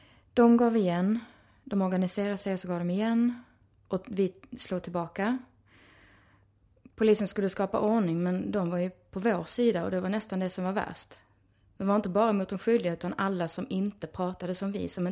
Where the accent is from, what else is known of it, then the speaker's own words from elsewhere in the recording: Ystad, Skåne, Sweden; moved away as an adult; now in Stockholm, Sweden; Jag hade flyttat dit från Ystad för att plugga till sjuksyra.